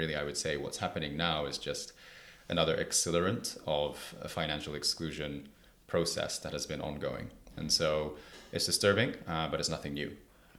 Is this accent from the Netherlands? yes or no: no; Japan; I think I was age 17. I'm from Japan